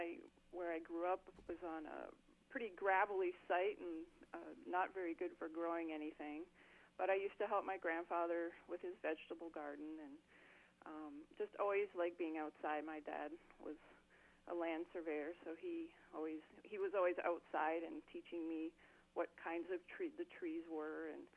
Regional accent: Ontario, Canada; So I grew up north of Toronto in Canada, lived in Maryland for several years, and I've been in Minnesota for over 10 years now.

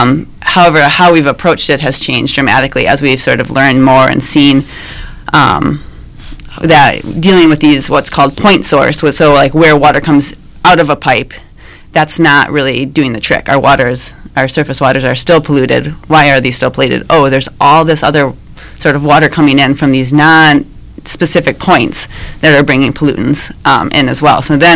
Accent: Wisconsin, United States; I moved back to Milwaukee. I'm from originally from Wisconsin

